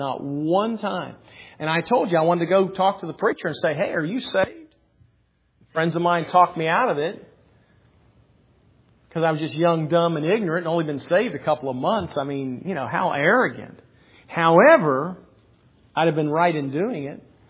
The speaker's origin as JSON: {"language": "English", "region": "Pennsylvania", "country": "United States", "tie": "born or raised there", "also_born_or_lived": "Maryland / Huntsville, Alabama", "said": "I was raised in Pennsylvania, Maryland. My dad was military, traveled around. I was born in Huntsville, Alabama, but somehow I did not get. I am still the Yankee, according to everybody in Alabama."}